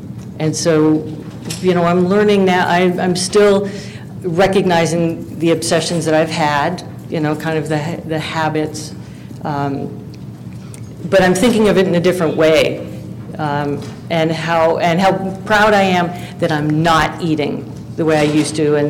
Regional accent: San Jose, California, United States; I'm from San Jose, California.

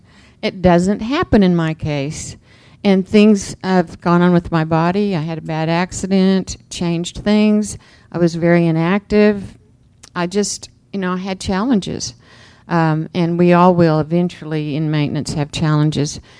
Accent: Oklahoma, United States; from Oklahoma.

